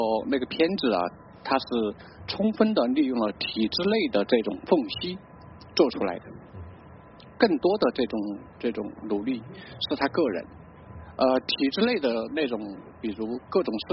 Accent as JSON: {"language": "Chinese", "country": "China", "said": "我来自中国，我是一个中国的调查记者。"}